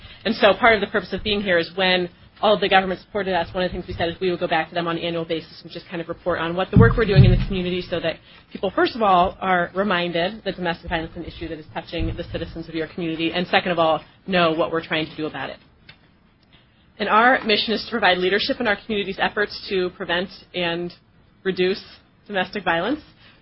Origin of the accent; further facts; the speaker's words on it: Ferndale, Washington, United States; I'm from Ferndale.